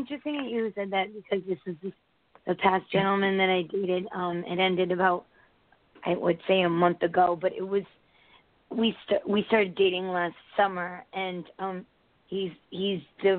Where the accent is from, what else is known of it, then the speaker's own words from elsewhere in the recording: United States; born there; We're from India, but I was born here in the States.